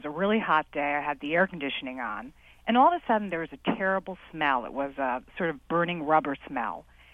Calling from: Greenwich, Connecticut, United States; also born or lived in Washington, D.C.; Well, right now I'm speaking to you from Greenwich, Connecticut.

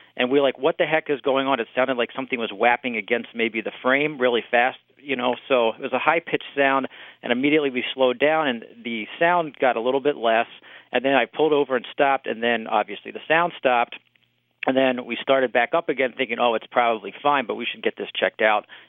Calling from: Summit, Wisconsin, United States; I'm calling from Summit, Wisconsin, which is just south of Oconomowoc.

